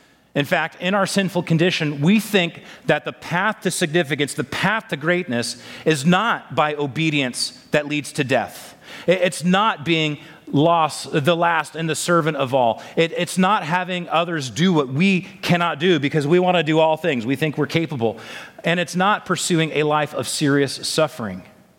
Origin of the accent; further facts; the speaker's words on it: California, United States; In fact, growing up in Sonoma County in California, we were blessed with thick tule fog during the summer.